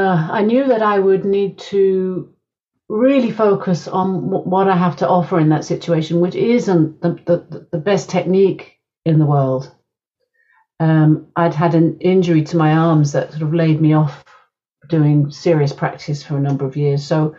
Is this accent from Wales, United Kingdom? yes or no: no; London, United Kingdom; born there; I was born in Southeast London, but I then lived for a long time in Brixton and in Hackney.